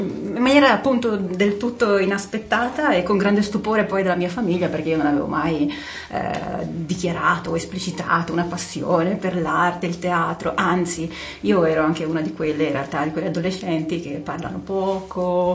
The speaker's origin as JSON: {"language": "Italian", "town": "Brescia", "region": "Lombardy", "country": "Italy", "said": "io sono originaria di Brescia."}